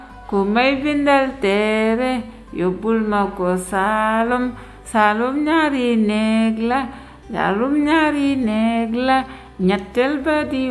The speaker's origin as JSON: {"language": "Italian", "town": "Touba", "region": "Diourbel", "country": "Senegal", "first_language": "Wolof", "second_language": "Italian", "moved": "yes", "lives_now": "Italy", "said": "vengo dal Senegal, da cittadina di Tuba. Sono qua da 15 anni."}